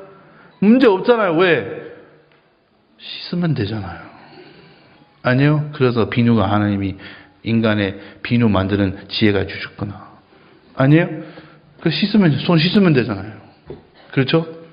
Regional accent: United States; Korean is a second language; now in South Korea; 여러분 저는 미국 사람이에요.

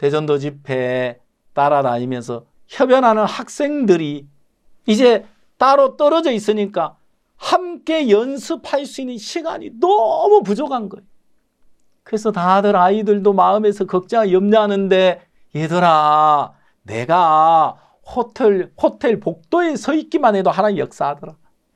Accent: South Korea; 저 한국 사람이에요.

